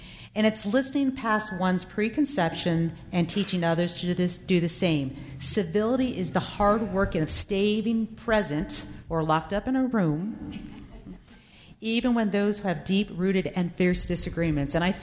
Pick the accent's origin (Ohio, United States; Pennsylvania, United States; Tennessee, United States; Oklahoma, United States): Pennsylvania, United States; now in Idaho, United States; We're from Pennsylvania, so just like most East Coasters, we had to actually look in the map to figure out where Idaho is